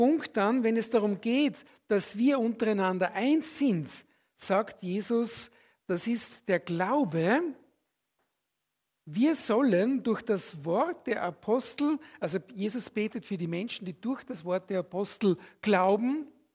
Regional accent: Austria; now in Switzerland; Das merken schon wir als Österreicher, obwohl wir ein Nachbarland der Schweiz sind, haben wir das gemerkt, wie wir hergekommen sind.

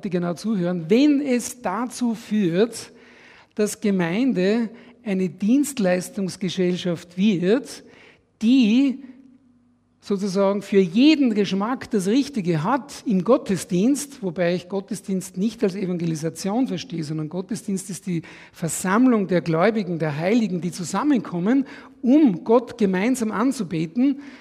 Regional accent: Austria; Ich als Österreicher darf hier in der Schweiz predigen

